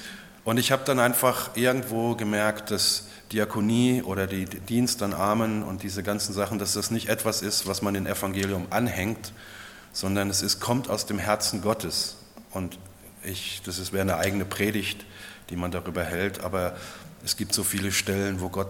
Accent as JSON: {"language": "German", "region": "Lower Styria", "country": "Slovenia", "second_language": "German", "lives_now": "Carinthia, Austria", "said": "ich bin Steirer. Ich bin aus der Untersteiermark. Aber ich bin definitiv ein Steirer, nur mit slowenischer Staatsbürgerschaft und nicht mit österreichischer und mit einer anderen Sprache. Aber die Region, wo ich herkomme, ist immer noch die Steiermark."}